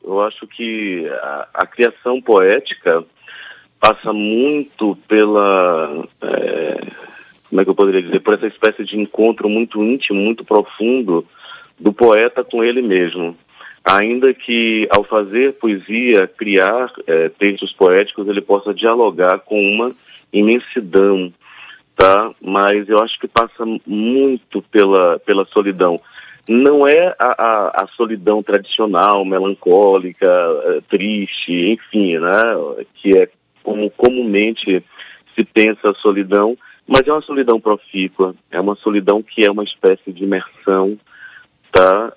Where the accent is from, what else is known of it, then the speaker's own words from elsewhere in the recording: Cruz das Almas, Bahia, Brazil; Pois é, eu nasci em Cruz das Almas, está no Recôncavo baiano, venho de uma família de professoras primárias, e tive a sorte de nascer ao fundo da biblioteca da minha cidade.